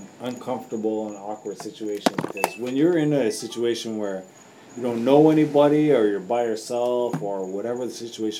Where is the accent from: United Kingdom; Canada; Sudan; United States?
Canada; listen, I'm from Canada. People come from all around the world.